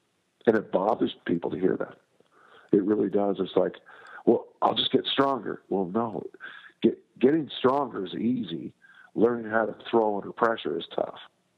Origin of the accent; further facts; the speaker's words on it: South San Francisco, California, United States; I grew up in South San Francisco when discus throwing was really a big deal.